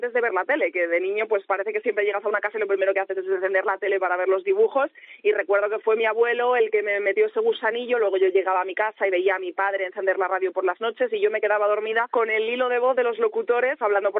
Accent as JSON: {"language": "Spanish", "town": "Zamora", "region": "Castile and León", "country": "Spain", "lives_now": "Madrid, Spain", "said": "Me permite vivir en Madrid cuando yo soy de Zamora, me da de comer y eso es lo primero"}